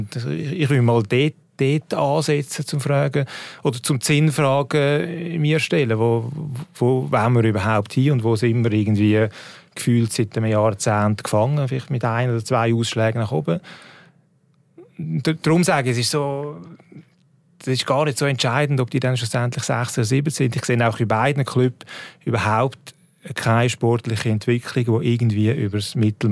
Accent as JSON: {"language": "German", "region": "Zurich", "country": "Switzerland", "said": "Ich bin ja neutral, ich bin ja als Zürcher da."}